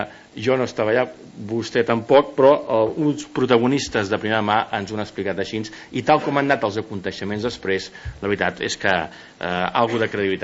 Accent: Catalonia, Spain

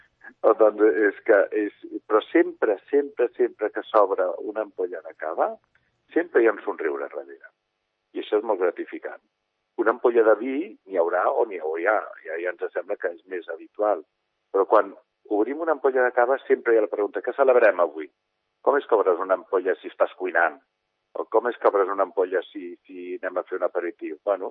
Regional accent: Sant Cugat, Catalonia, Spain; born there; Jo sí que vaig néixer a Sant Cugat.

